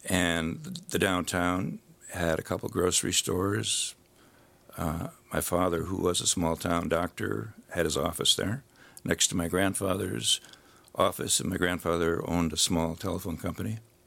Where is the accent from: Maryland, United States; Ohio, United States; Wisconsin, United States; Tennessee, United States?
Wisconsin, United States; Mosinee; Well, Bridgeton, in a sense, is modeled after my hometown of Mosinee.